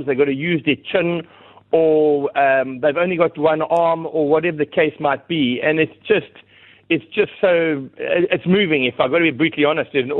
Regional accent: South Africa; We South Africans are passionate about the game.

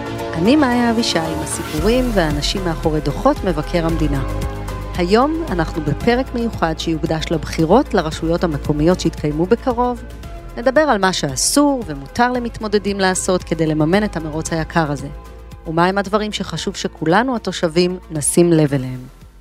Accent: Ramla, Central District, Israel; נגיד שאני רוצה עכשיו להיות ראשת עיריית רמלה, נגיד העיר שגדלתי בה

